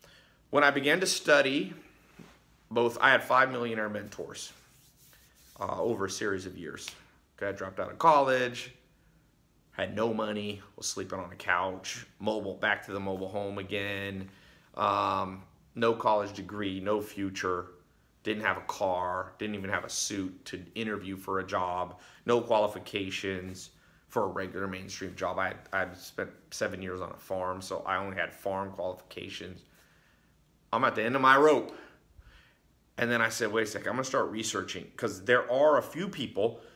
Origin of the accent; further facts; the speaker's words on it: Long Beach, California, United States; born there; I was born in Long Beach, California. I spent my teenage years in a mobile home.